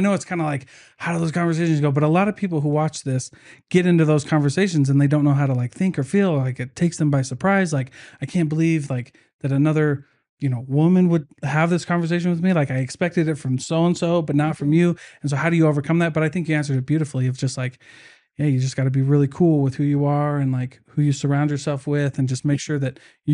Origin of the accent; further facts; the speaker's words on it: Hawaii, United States; I'm Hawaiian, she's Hawaiian, and you just felt that.